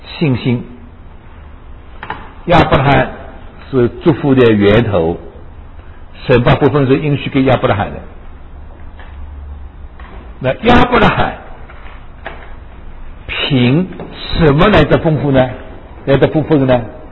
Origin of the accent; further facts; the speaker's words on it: China; 咱们中国人呢，我们在东南亚这回我熟，我经常去东南亚，叫我们中国人叫东方犹太人，我们才会赚钱的。